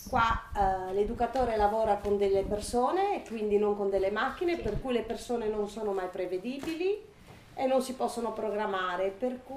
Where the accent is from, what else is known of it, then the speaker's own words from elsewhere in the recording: Cagliari, Sardinia, Italy; vengo da Cagliari